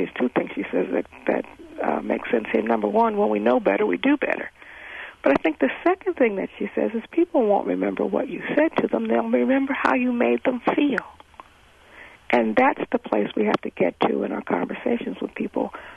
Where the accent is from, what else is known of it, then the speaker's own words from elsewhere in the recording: California, United States; And I came from a very diverse place. I came from California here. So it was a bit of a culture shock for me.